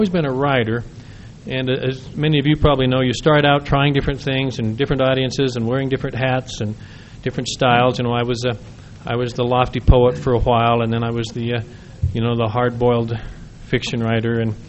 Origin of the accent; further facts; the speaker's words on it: Brigham City, Utah, United States; I was born and raised in Brigham City with a very devout family